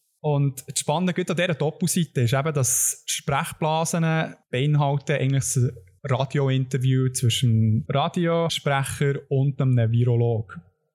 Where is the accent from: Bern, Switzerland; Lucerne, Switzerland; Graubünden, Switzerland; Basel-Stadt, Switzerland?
Bern, Switzerland; jetzt gerade als Berner selber.